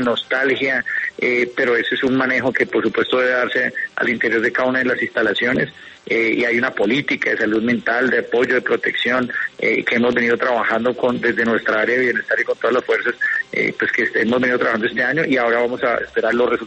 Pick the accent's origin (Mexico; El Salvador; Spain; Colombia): Colombia; realmente también nos acongoja como ministro de Defensa y como colombianos.